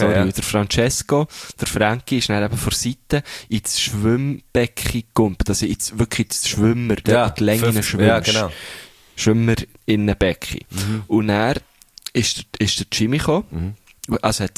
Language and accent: German; Switzerland; also von hier, von der Schweiz, also mein Vater ist Italiener, aber ich komme von hier.